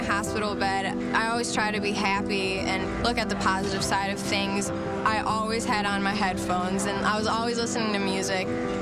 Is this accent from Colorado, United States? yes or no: no; Grand Rapids, Ohio, United States; I'm from a really small town in Ohio. It's called Grand Rapids.